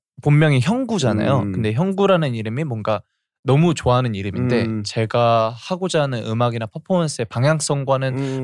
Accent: South Korea; born there; 코리아 그러니까 여기서 내가 태어난 곳에서 뭔가 혁신적인 뭐 혁명적인 뭔가를 일으켜라 해서 K를 붙여주셔서

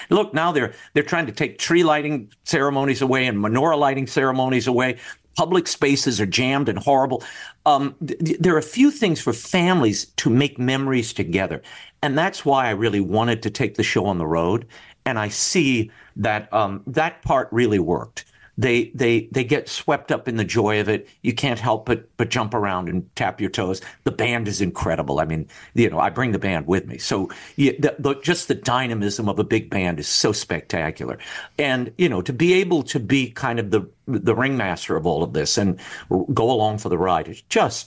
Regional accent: New Orleans, Louisiana, United States; I grew up in New Orleans. I still live in New Orleans. And I went to a high school of performing arts here.

